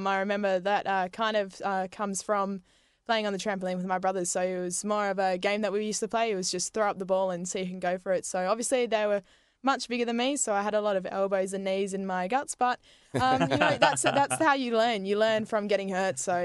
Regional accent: Dongara, Western Australia, Australia; Yeah, no, it's very lovely. You know, obviously smelt a bit with the seaweed

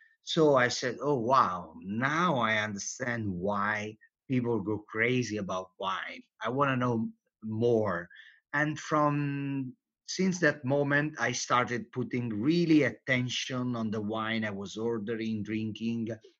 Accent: Campania, Italy; I was raised in Campania, which since Roman time, Romans used to call Campania Felix, happy Campania

